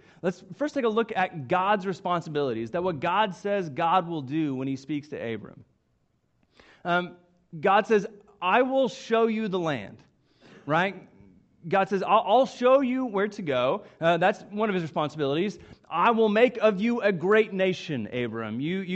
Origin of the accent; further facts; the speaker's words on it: Coweta, Oklahoma, United States; I grew up in Coweta, Oklahoma. It's just southeast of Tulsa, and it's really where I spent all of my childhood and young life. I grew up going to Coweta, First United Methodist Church.